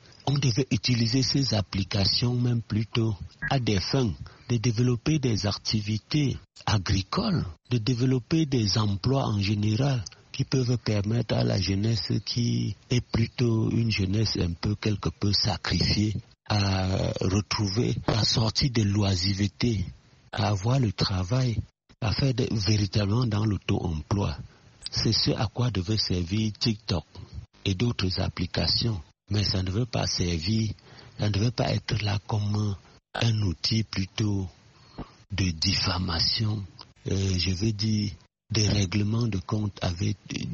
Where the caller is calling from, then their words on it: Bafoussam, West, Cameroon; partout depuis Bafoussam.